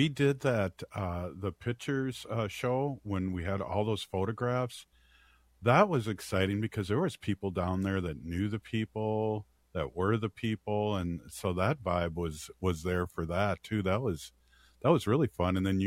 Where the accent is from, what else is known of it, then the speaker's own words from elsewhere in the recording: Minnesota, United States; Yeah, I'm so Minnesotan, I say roots.